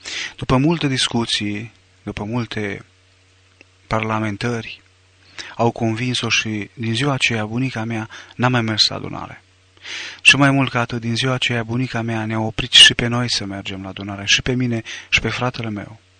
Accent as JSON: {"language": "Romanian", "town": "Timișoara", "region": "Timiș County", "country": "Romania", "said": "sunt din Timișoara"}